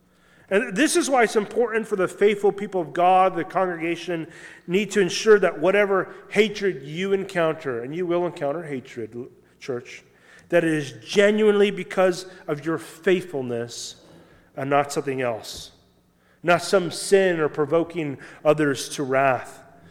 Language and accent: English; Midwest, United States; everything always growing up in the Midwest was like, it's California or it's New York or in Washington, D.C.